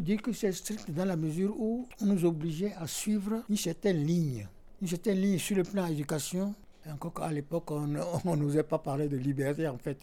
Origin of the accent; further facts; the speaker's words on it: Cotonou, Littoral, Benin; born there; moved away; on m'a envoyé de Cotonou, parce que je suis né au Bénin, dans la capitale de Cotonou. Donc on m'a envoyé à Paris, chez mon oncle